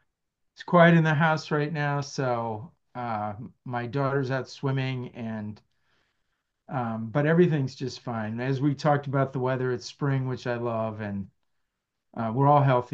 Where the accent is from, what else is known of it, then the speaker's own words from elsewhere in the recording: Midwest, United States; Yeah, so I'm just an American guy. I love sports and so on, and grew up in the Midwest, live in the Midwest still my whole life